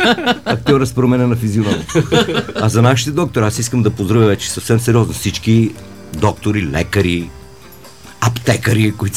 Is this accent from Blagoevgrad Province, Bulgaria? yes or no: yes; Petrich, Blagoevgrad Province, Bulgaria; born there; Ето, аз за моя роден град също се говори на диалект. В Петрич